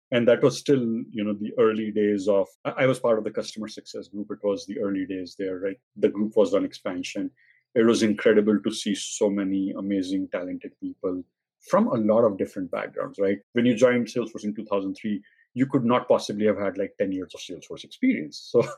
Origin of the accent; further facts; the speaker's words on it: India; I'm originally from India.